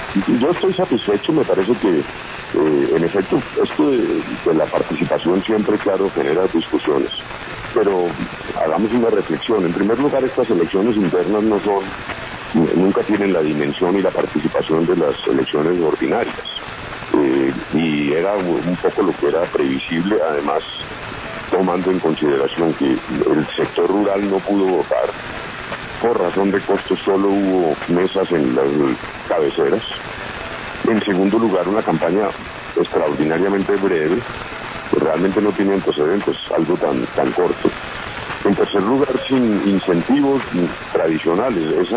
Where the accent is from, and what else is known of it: Colombia